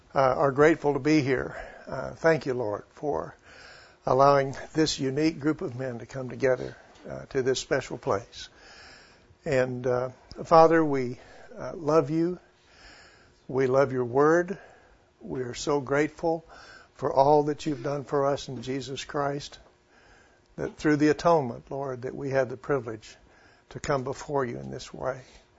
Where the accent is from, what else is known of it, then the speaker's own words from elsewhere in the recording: Edmond, Oklahoma, United States; I'm from Edmond, Oklahoma.